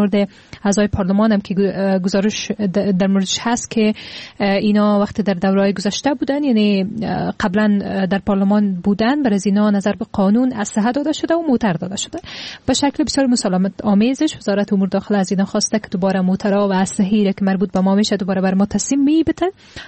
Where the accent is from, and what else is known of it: Afghanistan